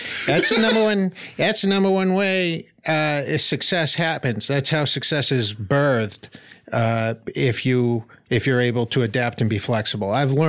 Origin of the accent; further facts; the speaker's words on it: Medford, Massachusetts, United States; Yeah, I'm from Medford, Massachusetts.